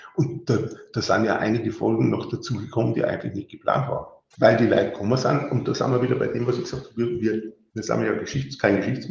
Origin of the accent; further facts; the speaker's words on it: Bavaria, Germany; bin im Bayerischen Wald aufgewachsen.